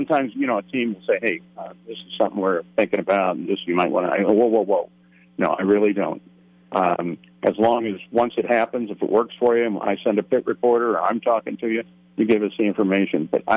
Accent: Chicago, Illinois, United States; When I was a kid, I grew up in Chicago. I was actually a military brat.

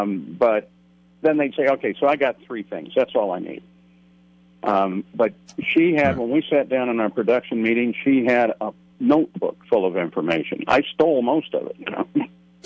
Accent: Chicago, Illinois, United States; When I was a kid, I grew up in Chicago. I was actually a military brat.

